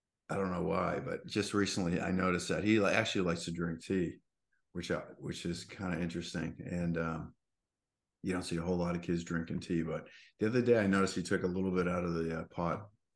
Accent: Boston, Massachusetts, United States; Well, they had a big fight and I'm from Boston.

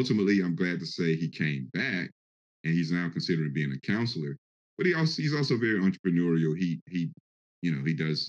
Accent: the South, United States; I'm originally from the South

